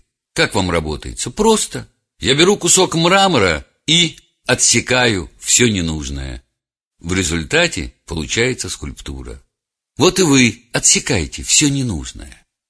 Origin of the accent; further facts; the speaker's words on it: Leningrad, Saint Petersburg, Russia; Я уже говорил, что детство провел в Ленинграде. И первые 5 лет, блокадный Ленинград, мороз, холод, у меня были отмороженные руки и ноги.